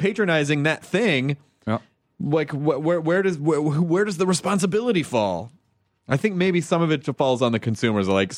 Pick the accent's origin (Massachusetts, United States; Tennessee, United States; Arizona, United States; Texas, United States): Tennessee, United States; also born or lived in Kentucky; I'm from the South. I mean, like I grew up in Tennessee, and I was born in Kentucky